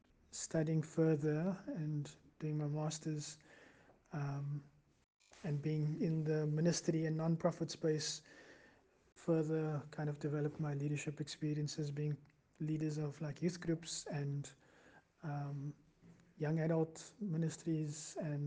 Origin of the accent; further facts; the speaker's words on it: Cape Town, Western Cape, South Africa; I grew up in Mitchells Plain in Cape Town, and really enjoyed playing sports and was good in academics as well.